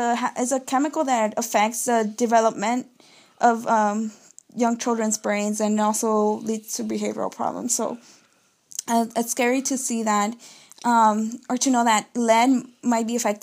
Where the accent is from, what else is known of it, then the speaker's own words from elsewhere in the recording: Los Angeles, California, United States; I was born and raised in Southeast LA, and for a long time I lived in East